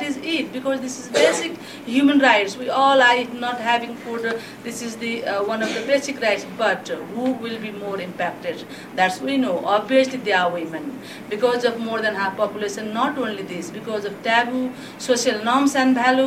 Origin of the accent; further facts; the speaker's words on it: Nepal; I'm from Nepal.